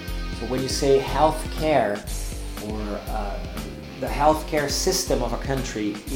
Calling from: Porto Alegre, Rio Grande do Sul, Brazil; English is a second language

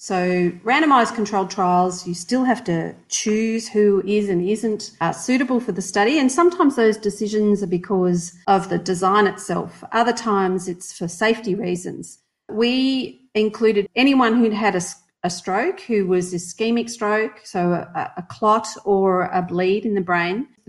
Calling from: Melbourne, Victoria, Australia; I'm in Melbourne, Australia.

